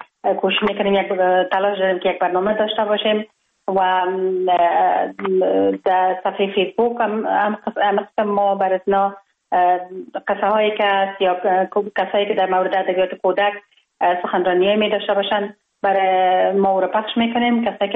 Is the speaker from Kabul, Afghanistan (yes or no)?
yes; Kabul, Afghanistan; born or raised there